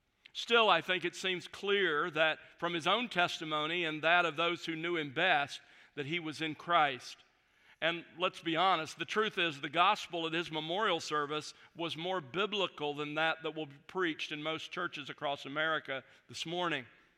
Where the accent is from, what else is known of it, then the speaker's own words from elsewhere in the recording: the South, United States; But I will say that growing up in the South, during that time period, I saw firsthand how important that was.